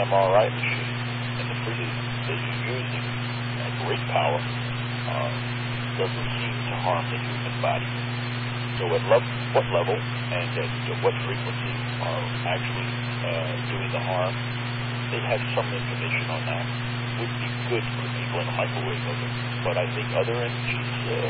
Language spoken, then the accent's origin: English; United States; Americans liked him, and we all felt good being American.